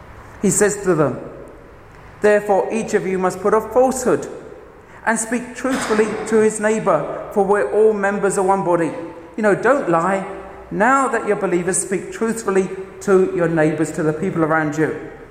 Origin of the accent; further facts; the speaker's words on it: England, United Kingdom; when I grew up in England, one of the things that we often had on the television were advertisements